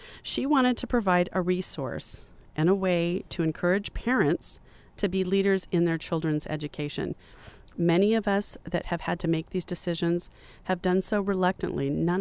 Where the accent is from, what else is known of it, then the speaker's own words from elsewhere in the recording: Riverside, California, United States; I mentioned that because I grew up in Riverside.